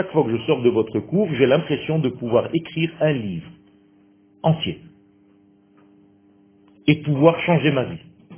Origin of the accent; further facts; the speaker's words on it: Israel; born there; first language Hebrew; French is a second language; Et moi je suis né Israël. Je suis né en Israël. Ma langue natale c'est l'hébreu.